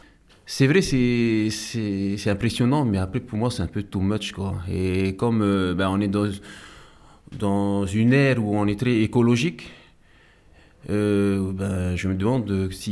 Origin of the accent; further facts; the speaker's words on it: Windward Islands, French Polynesia; je suis originaire de Tahiti et je fais de la comédie depuis 4 ans à peu près